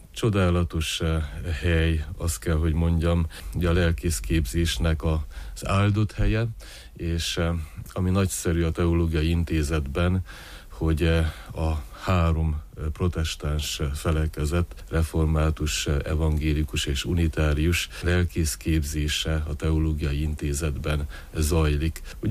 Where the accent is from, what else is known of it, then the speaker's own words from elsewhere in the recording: Sabed, Mureș County, Romania; Szabédról indultam tehát, ugye Marosvásárhelyen születtem, de ez a gyönyörű falu volt a szülő helyem, szülőföldem. Itt végeztem az elemi iskolákat